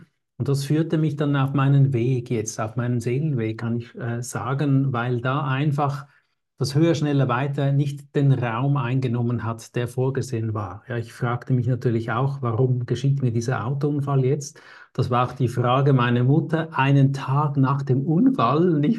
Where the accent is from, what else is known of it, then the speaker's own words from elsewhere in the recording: Switzerland; Ja, ich komme aus der Schweiz, vielleicht hört man das ja auch in der Stimme.